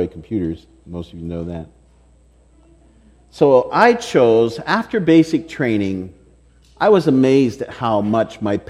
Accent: Logansport, Indiana, United States; because I was raised in Logansport, Indiana, not that far away from here

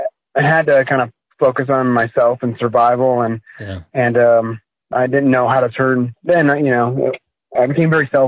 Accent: San Diego, California, United States; born there; also born or lived in moved frequently (military family); I was born in San Diego, and we didn't stop until my senior year in high school.

